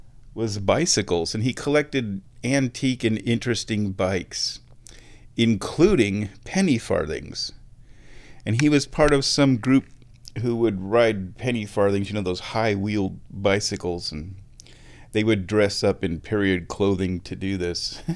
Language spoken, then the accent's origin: English; Omaha, Nebraska, United States; The kid finds out that we're from Omaha.